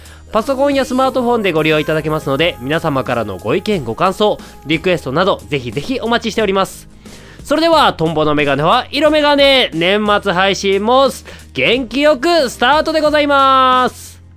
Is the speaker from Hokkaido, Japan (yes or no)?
yes; Hokkaido, Japan; 私がね、北海道出身っていうので、ジンギスカン、美味しいよね、みたいな話をしてたんですよ。